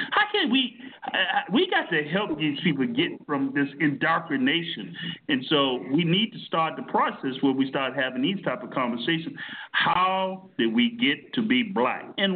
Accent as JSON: {"language": "English", "town": "Miami", "region": "Florida", "country": "United States", "tie": "born or raised there", "said": "at 16 or 17, growing up in Miami in a household where there was a whole lot of not so wholesome good things going on"}